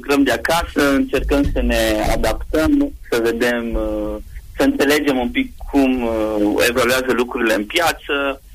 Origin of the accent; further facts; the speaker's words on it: Sovata, Mureș County, Romania; now in Kraków, Poland; sunt din Sovata, din județul Mureș.